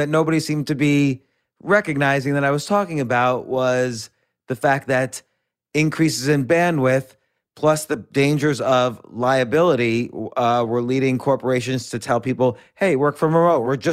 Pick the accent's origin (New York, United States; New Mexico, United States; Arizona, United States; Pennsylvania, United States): New York, United States; New York City; I'm a New Yorker.